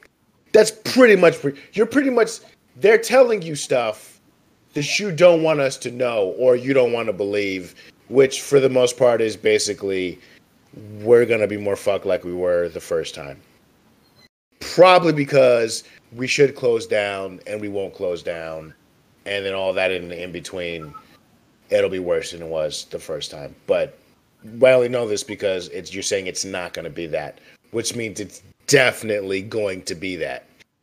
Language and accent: English; East Coast, United States; That was just like we grew up on the East Coast knowing Trump's full of shit.